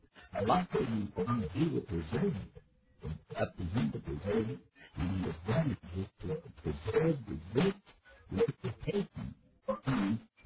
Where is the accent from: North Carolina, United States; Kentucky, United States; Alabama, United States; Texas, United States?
Texas, United States; Even in my home state of Texas